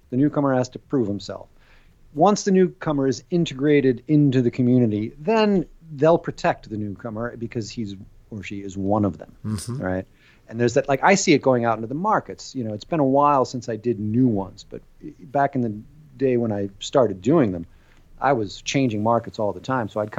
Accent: United States; now in France; The American expat, mainly because of how well I can speak French, having been here as long as I have.

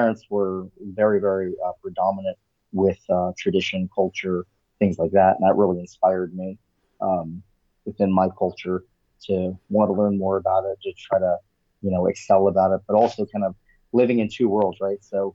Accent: East Coast, United States; I personally grew up mostly on the East Coast.

